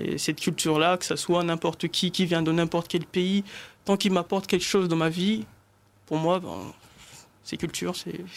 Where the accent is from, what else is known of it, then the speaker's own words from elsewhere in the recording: Mayotte; Bah, moi, pour ma part, c'est, je viens de Mayotte.